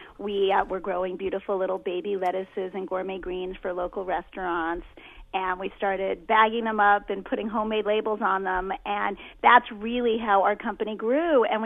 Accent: Brooklyn, New York, United States; born or raised there; also born or lived in Manhattan

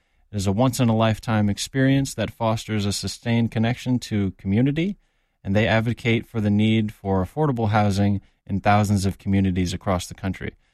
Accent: Alabama, United States; I'm from Alabama originally, and there were a lot of places in the area that were affected by Hurricane Katrina pretty severely.

